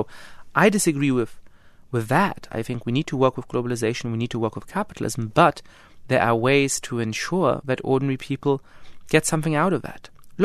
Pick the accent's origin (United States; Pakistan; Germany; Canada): Germany; grew up in Germany, so I certainly have an instinctive understanding of what it means when nationalism goes wrong.